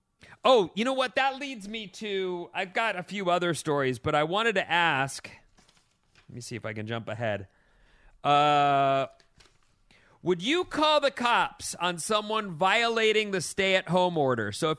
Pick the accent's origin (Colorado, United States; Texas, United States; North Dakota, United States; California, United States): California, United States; Irvine; When I grew up in Irvine, California, I lived in a housing tract called The Colony.